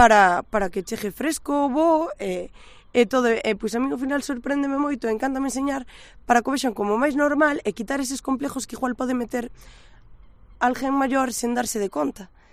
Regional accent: Muros, Galicia, Spain

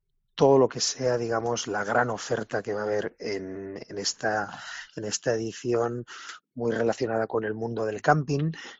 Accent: Navarre, Spain; Navarra y los navarros somos, junto con catalanes, vascos y madrileños, las comunidades, digamos, donde tenemos más tradición viajera.

